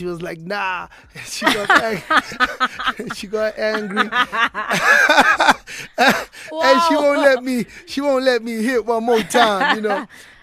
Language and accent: English; South Africa; as I'm talking to … I'm like, yo, man, I'm from South Africa.